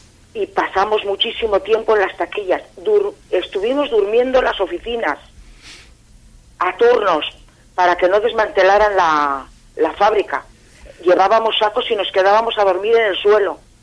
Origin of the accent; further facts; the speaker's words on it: Laredo, Cantabria, Spain; Es mi pueblo, le quiero con locura al pueblo y a la gente, para mí es el mejor pueblo